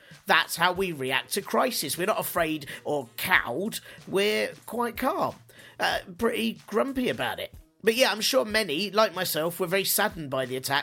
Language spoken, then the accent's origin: English; London, United Kingdom; if all of those people are too afraid to come to London, as a Londoner, I'd be pretty relieved.